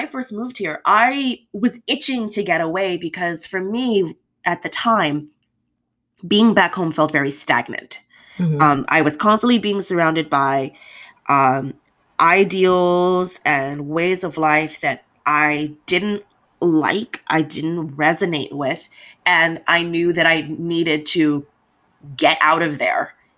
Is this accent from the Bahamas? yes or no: yes; Bahamas; It's been really weird because that's not something that's very prevalent growing up in the Bahamas.